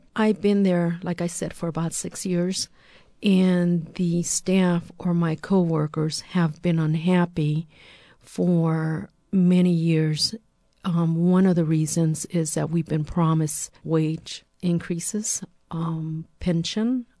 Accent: Nicaragua; now in United States; I'm originally from Nicaragua. I've been living here for about 48 years. I'm divorced, have three children. After I divorced, I moved to the Bay Area.

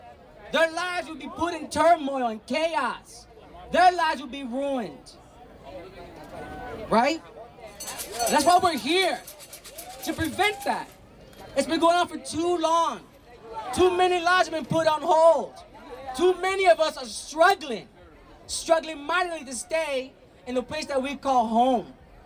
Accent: San Francisco, California, United States; I was born in San Francisco. Lived above La Cumbre, right here in Valencia. I grew up in this neighborhood.

